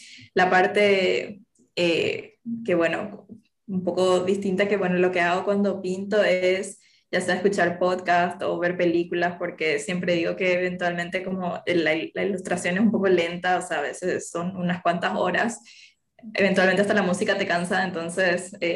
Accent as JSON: {"language": "Spanish", "region": "Asunción", "country": "Paraguay", "said": "creo que no tenemos acento, que es muy neutro, pero ya que lo mencionas, podría ser. No sé, yo soy de Paraguay y nada, de la capital, la Asunción"}